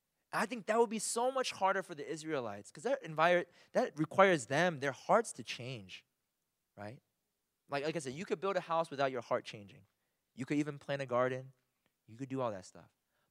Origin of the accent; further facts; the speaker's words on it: Philadelphia, Pennsylvania, United States; I'm not a huge basketball fan, but I'm from Philadelphia.